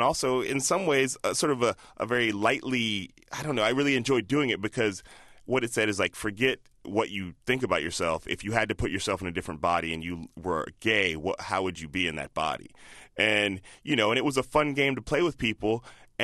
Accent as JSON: {"language": "English", "town": "Chicago", "region": "Illinois", "country": "United States", "tie": "born or raised there", "also_born_or_lived": "Palo Alto / Indianapolis / Boston", "lives_now": "San Francisco, United States"}